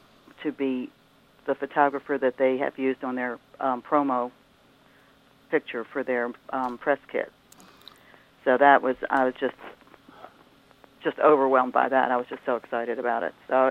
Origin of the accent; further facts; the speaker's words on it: Baltimore, Maryland, United States; moved away as an adult; now in North Carolina, United States; Well, originally I'm from Baltimore, Maryland.